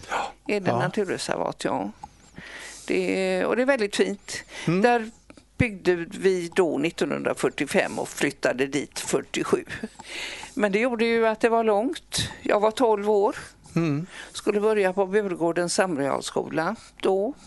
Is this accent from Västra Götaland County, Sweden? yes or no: yes; Gothenburg, Västra Götaland County, Sweden; Jag är inte född i Partille, utan jag är göteborgare. Bodde mina första 12 år på Norra Hamngatan, så centralare kan man knappast bo.